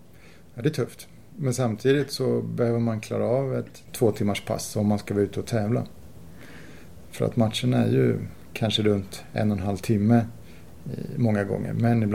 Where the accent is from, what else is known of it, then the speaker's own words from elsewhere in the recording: Älta, Stockholm County, Sweden; now in Tyresö, Sweden; Jag är faktiskt Tyresöbo nu i Fårdala, fast jag är uppvuxen i Älta.